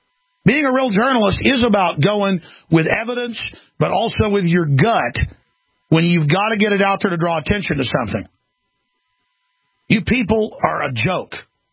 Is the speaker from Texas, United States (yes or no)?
yes; Dallas, Texas, United States; the DFW area, the Dallas-Fort Worth area, my hometown, the Metroplex, site of patient zero.